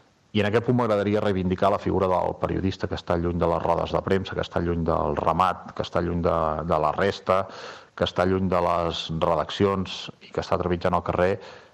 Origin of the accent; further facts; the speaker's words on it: Catalonia, Spain; un poblet del Berguedà, de la meva comarca